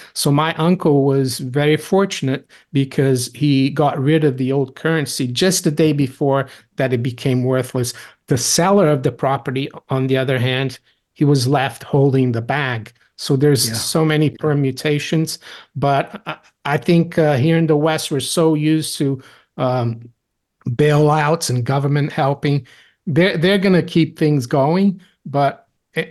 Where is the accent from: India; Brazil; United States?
Brazil; I grew up in Brazil